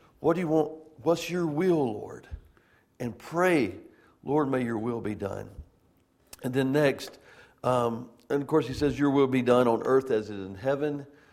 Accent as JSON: {"language": "English", "region": "Georgia", "country": "United States", "tie": "born or raised there", "said": "the farmers, for the most part, that we grew up in South Georgia, farmers are always praying."}